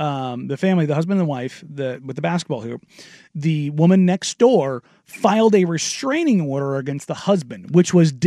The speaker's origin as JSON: {"language": "English", "town": "Beaverton", "region": "Oregon", "country": "United States", "tie": "born or raised there", "said": "My house growing up in Beaverton was on the corner, so putting a basketball hoop there wasn't a problem"}